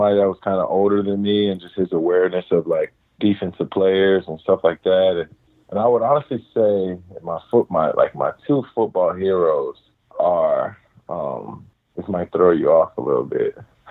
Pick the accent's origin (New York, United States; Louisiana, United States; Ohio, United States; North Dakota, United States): Ohio, United States; Cincinnati; When I started playing receiver in high school, I grew up in Cincinnati, Ohio.